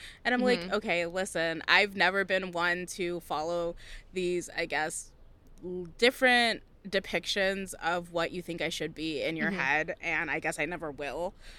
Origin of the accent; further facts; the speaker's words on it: Southwest, United States; So I am from the Southwest, and we are a group of, we are the Pueblo people. So, like, there are different Pueblos in the Southwest